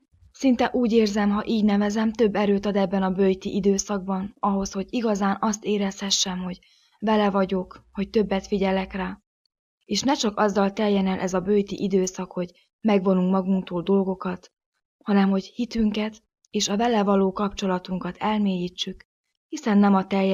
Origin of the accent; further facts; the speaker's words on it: Gheorgheni, Harghita, Romania; Gyergyó Szent Miklósról jöttem, a Szapiencia Egyetem hallgatója vagyok, harmadéves kommunikációszakos.